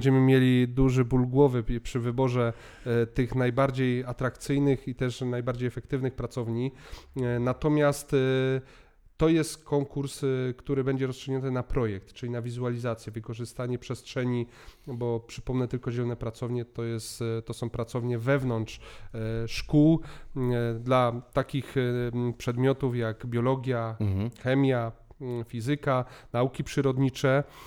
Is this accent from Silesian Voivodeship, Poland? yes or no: yes; Jeleśnia, Silesian Voivodeship, Poland; pochodzę z Żywiecczyzny, wywodzę się z gminy Jeleśnia, to jest moja rodzinna gmina i tam się wychowałem